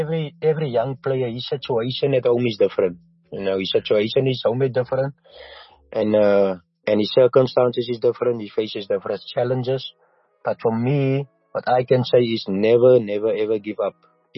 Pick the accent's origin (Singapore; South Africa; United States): South Africa; But for me as a South African, you know, if I look at Benny McCarthy, where he come from and what he went through